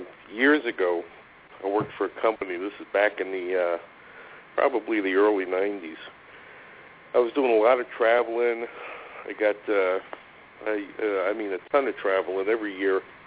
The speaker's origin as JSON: {"language": "English", "region": "East Coast", "country": "United States", "tie": "born or raised there", "said": "And I grew up on the East Coast."}